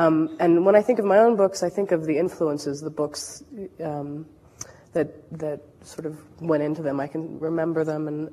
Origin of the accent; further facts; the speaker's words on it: United States; but I grew up in America